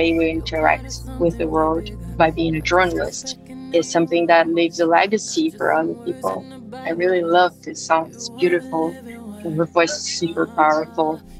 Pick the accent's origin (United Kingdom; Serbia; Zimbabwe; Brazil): Brazil; São Paulo; moved away as an adult; now in New York City, United States; I'm from Brazil. So I just moved to New York City because I'm doing my master's at Columbia. I came all the way from São Paulo to here. And it means the world to me because I'm a Black person